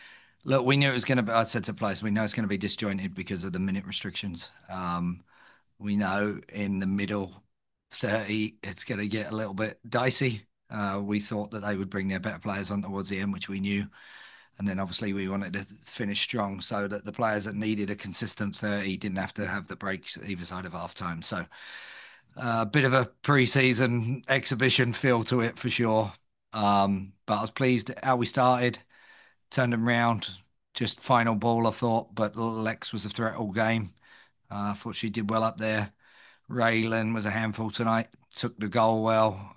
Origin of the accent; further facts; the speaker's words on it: England, United Kingdom; But as an Englishman, I don't often win penalty shootouts.